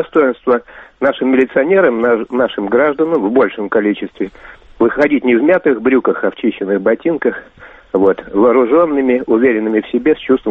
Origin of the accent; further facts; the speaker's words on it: Moscow, Russia; А, ну я москвич, поэтому я ограничусь Москвой.